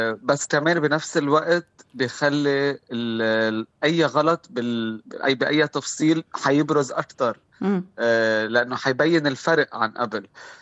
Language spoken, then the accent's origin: Arabic; Lebanon; يعني لما طلعت لبرا وشفت قد إيه مثلا أنا كلبناني كان مهم إني أكون موجود